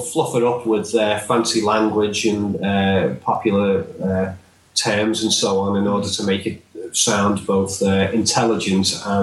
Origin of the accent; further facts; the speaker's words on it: North West England, United Kingdom; accent: Scouse; And I have, as you can probably tell, I mean, my Scouse accent is actually quite tame compared to a lot of the accents in this city.